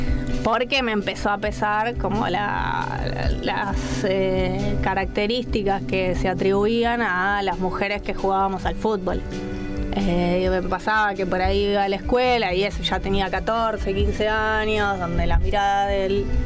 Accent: Monte Grande, Buenos Aires Province, Argentina; Había en el barrio, yo soy de Monte Grande, y en la ciudad había un montón de clubes para jugar al fútbol para varones.

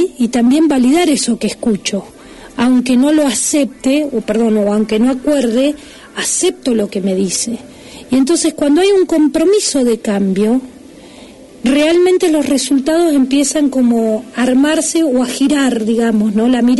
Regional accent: Comodoro Rivadavia, Chubut, Argentina; Soy de Comodoro Rivadavia. En Comodoro te diría que últimamente, gracias a Dios, tengo mucho trabajo

